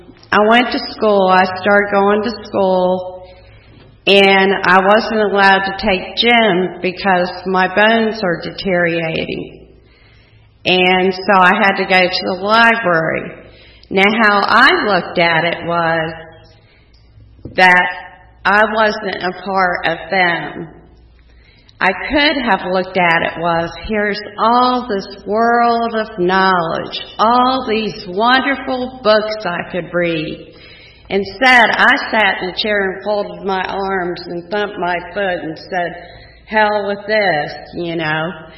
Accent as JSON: {"language": "English", "town": "Abington", "region": "Maryland", "country": "United States", "tie": "born or raised there", "said": "I was brought up in Abington, Maryland, and it was a very, very small town."}